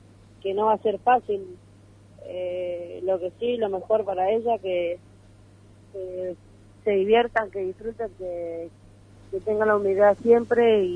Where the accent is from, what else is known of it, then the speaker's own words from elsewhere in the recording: Posadas, Misiones, Argentina; now in Buenos Aires, Argentina; yo salí de Posada Misiones, de Huracán